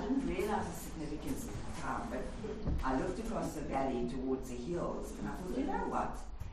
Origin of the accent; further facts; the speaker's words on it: South Africa; I've got a very strong voice. I'm actually South African